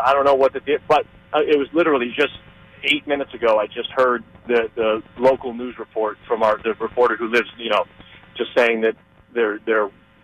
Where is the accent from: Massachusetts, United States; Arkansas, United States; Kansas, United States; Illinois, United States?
Massachusetts, United States; Amherst; I'm from Amherst, and I was actually literally just listening to the local FCR news report from my area.